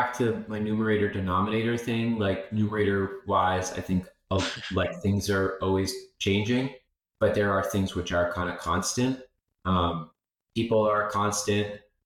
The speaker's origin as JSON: {"language": "English", "town": "The Hamptons", "region": "New York", "country": "United States", "said": "I'm from the Hamptons on the east end of Long Island."}